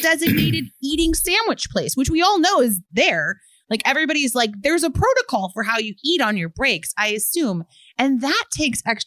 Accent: Chicago, Illinois, United States; I'm from Chicago myself and I've lived in Logan Square area for 5 years.

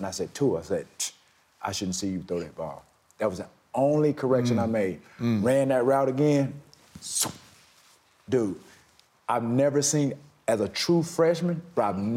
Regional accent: Alabama, United States; I'm from Alabama.

